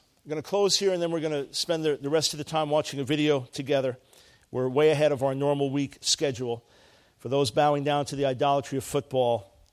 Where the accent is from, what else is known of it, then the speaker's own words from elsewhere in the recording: New York, United States; The Giants got demolished by the Panthers a few weeks ago anyway, and I'm from New York.